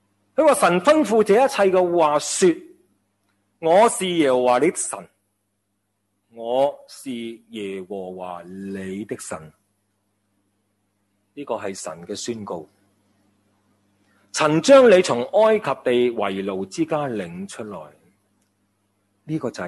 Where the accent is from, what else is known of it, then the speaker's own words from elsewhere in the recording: Hong Kong; 我哋香港人好实际